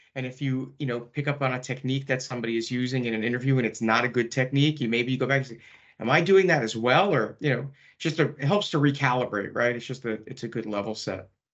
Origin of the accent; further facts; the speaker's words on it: New York, United States; regardless of how A-type I am as a New Yorker